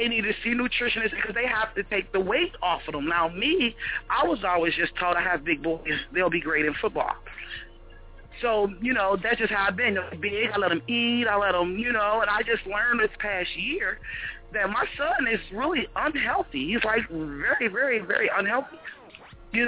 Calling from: Cincinnati, Ohio, United States; I'm coming from Cincinnati, Ohio.

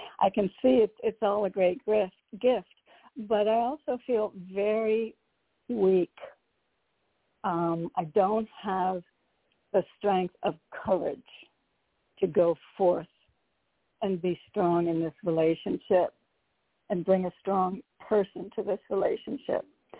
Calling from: Connecticut, United States; Hi, Nicole. … from Connecticut.

